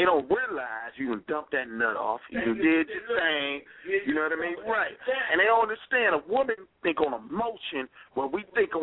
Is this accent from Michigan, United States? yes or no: yes; Detroit, Michigan, United States; now in Pittsburgh, United States; I'm in Pittsburgh right now. I'm from Detroit, Michigan.